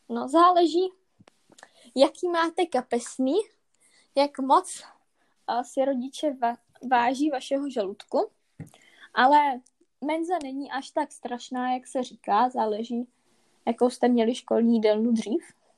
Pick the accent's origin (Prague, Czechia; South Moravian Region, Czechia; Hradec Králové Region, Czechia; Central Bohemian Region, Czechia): South Moravian Region, Czechia; Brno; ačkoliv jsem rodila Brňačka, musím zdůraznit